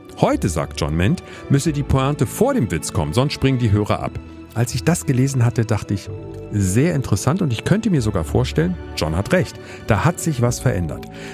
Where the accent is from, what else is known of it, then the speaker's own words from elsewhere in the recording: Berlin, Germany; ich komme aus Berlin und habe dort vor allem amerikanisches und britisches Soldatenradio gehört, AFN und BFBS.